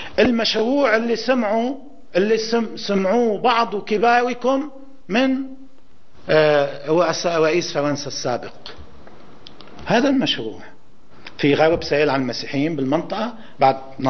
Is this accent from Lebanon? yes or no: yes; Lebanon; طيب نحن شو اللي ممكن انه نعمله كلبنانيين؟